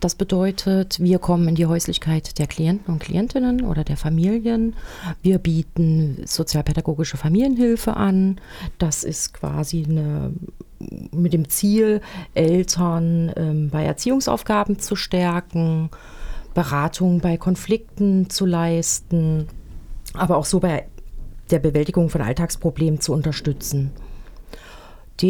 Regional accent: Erfurt, Thuringia, Germany; also born or lived in Hamburg; Ich bin eine richtige Erfurter Puffbohne, habe auch hier in Erfurt studiert, bin dann für circa 8 Jahre nach Hamburg gegangen, habe viel mit psychisch kranken Menschen gearbeitet und auch in der Familienhilfe gearbeitet und bin dann 2017 zurück nach Erfurt gekommen

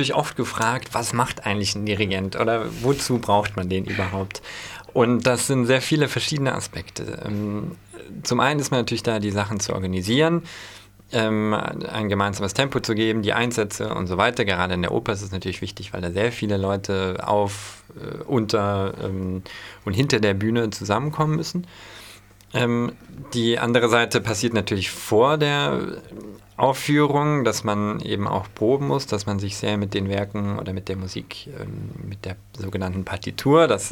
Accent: Stuttgart, Baden-Württemberg, Germany; Ich bin aufgewachsen in Stuttgart, komme nicht aus einem Musikerelternhaus

